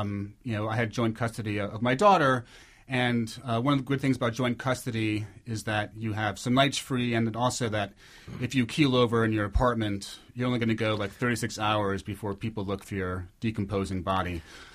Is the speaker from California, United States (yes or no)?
no; New York, United States; When I went on my first trip to Vegas in 91, I thought being a New Yorker, oh, kitschy Vegas, campy Vegas